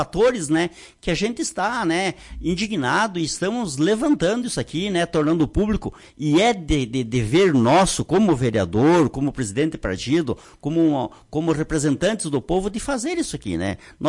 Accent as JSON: {"language": "Portuguese", "region": "Rio Grande do Sul", "country": "Brazil", "said": "como nós gaúchos dissemos, né?"}